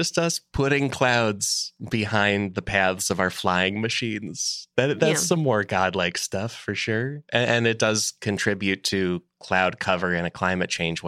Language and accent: English; Ireland; For the Irish, they'd do it. Yeah. Even though it would look extremely polluted, it's like, it's fun. We're Irish.